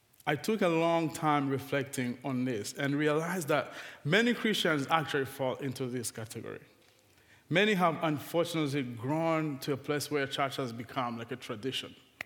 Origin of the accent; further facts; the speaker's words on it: Rwanda; Because, as you know, I'm from Rwanda, right?